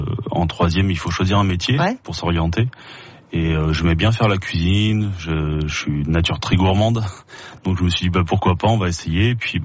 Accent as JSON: {"language": "French", "town": "Angoulême", "region": "Nouvelle-Aquitaine", "country": "France", "also_born_or_lived": "Paris", "said": "D'Angoulême, exactement."}